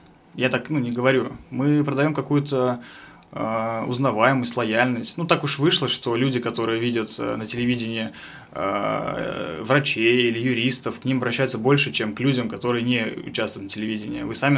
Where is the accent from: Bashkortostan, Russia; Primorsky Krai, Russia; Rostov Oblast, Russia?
Bashkortostan, Russia; Ufa; я сам родом из Уфы